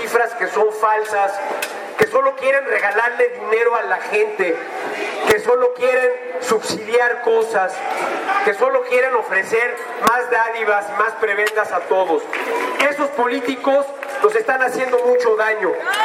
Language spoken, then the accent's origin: Spanish; Mexico City, Mexico; que yo como chilango lo envidio